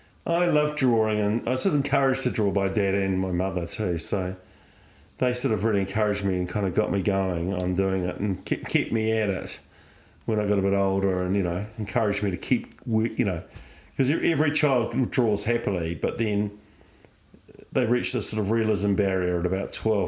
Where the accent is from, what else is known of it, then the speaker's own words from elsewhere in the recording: Wellington, New Zealand; I grew up in Wellington until I was about 7